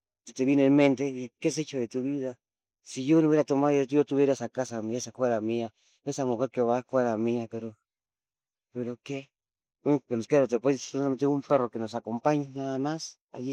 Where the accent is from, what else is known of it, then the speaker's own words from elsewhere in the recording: Puebla, Mexico; Mira, yo soy de Puebla, Puebla.